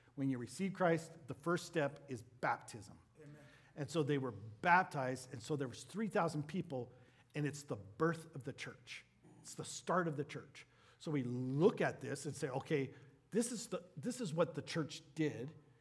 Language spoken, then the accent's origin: English; United States; All of a sudden, I'm American, so I speak one language. That's what Americans do. We speak one language.